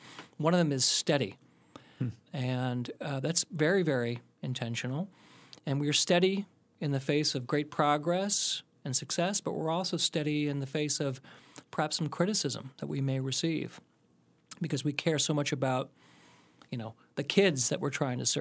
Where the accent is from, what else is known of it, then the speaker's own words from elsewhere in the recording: Ohio, United States; also born or lived in Iowa / Boston; Well, I was born in Iowa and grew up in Ohio. So I'm a Midwestern guy.